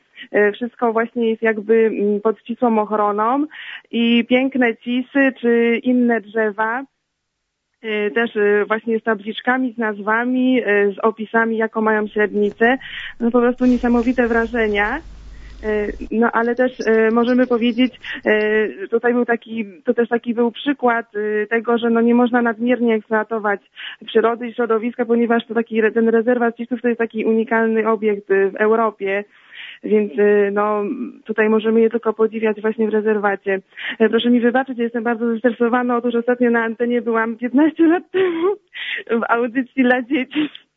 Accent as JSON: {"language": "Polish", "town": "Łódź", "region": "Łódź Voivodeship", "country": "Poland", "said": "przyjechałam z Łodzi."}